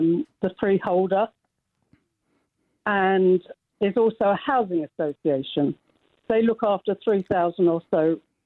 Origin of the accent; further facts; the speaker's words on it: Stepney, London, United Kingdom; I too was born in the borough. I was born in Stepney of immigrant parents. My mother was Jewish, my father was Jamaican, and my father left my mother. I was brought up by a single mother.